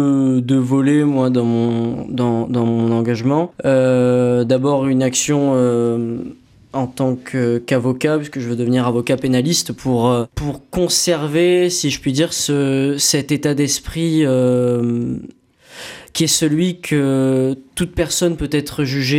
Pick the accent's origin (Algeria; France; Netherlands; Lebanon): France; Montpellier, Occitanie; born there; Je suis né à Montpellier, j'aime passionnément cette ville, j'aimerais un jour la diriger.